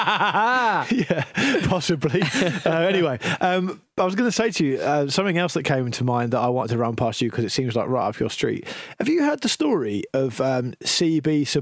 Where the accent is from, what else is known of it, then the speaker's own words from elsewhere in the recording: United Kingdom; because that's not our place as British people.